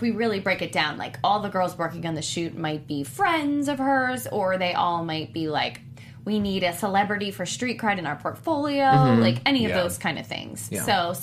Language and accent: English; East Coast, United States; but I am from the East Coast